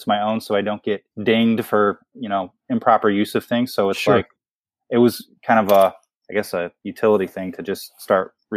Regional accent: Missouri, United States; also born or lived in Arkansas; I grew up in Missouri and Arkansas, so fishing and hunting was kind of like where I started out. And as an adult, I've kind of moved away from rural areas

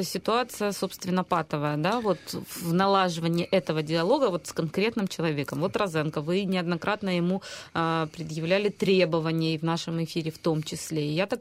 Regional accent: Crimea, Ukraine; я из Крыма

